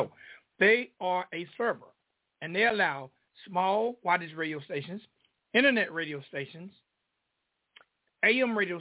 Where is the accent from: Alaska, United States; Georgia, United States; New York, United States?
Georgia, United States; Griffin; I am from Griffin, Georgia, which is 30 minutes south of Atlanta.